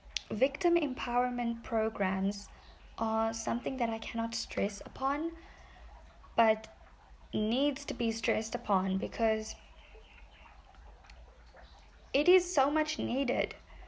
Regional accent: South Africa; especially as a South African, I see it happening.

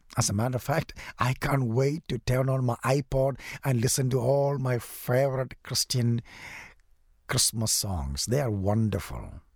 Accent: South India, India; I am from South India, 2,000 miles away from his home.

